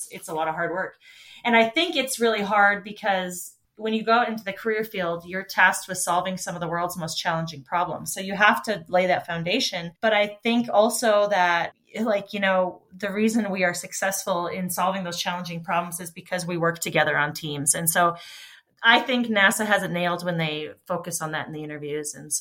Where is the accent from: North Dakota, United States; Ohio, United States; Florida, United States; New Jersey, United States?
North Dakota, United States; And I grew up in North Dakota where it's really dark at night.